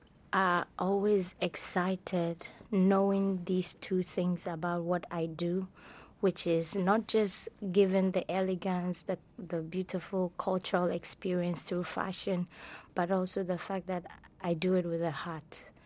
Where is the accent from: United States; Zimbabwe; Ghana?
Ghana; Well, being a Ghanaian fashion designer, or an African fashion designer for that matter